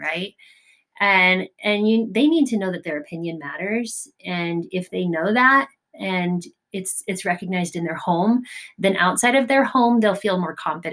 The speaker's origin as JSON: {"language": "English", "region": "Florida", "country": "United States", "tie": "born or raised there", "said": "I grew up in Southern Florida, where I was a minority in terms of my religious choice. And there were very few members of my faith down there."}